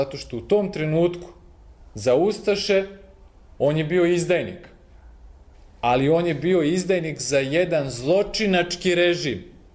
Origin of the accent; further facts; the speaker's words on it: Peć, Peja District, Kosovo; Ja sam sam rodom sa Kosova i Metohije, iz Peći.